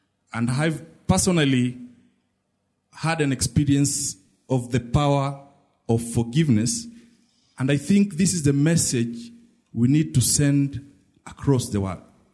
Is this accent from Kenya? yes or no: yes; Kenya; and I'm coming from Kenya.